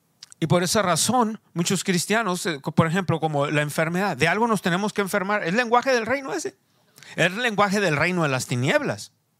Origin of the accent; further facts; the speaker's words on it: Mexico; Porque siempre nos identificamos como mexicanos.